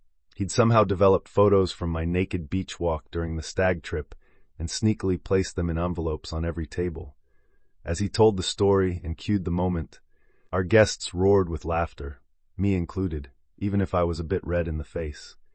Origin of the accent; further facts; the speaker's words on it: Swanley, South East England, United Kingdom; Growing up in Swanley, we were always out and about, playing football, riding bikes, climbing trees in Farningham Woods.